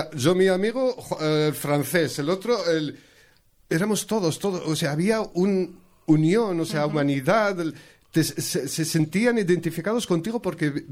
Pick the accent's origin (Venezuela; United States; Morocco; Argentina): Morocco; now in Spain; yo soy de Marruecos.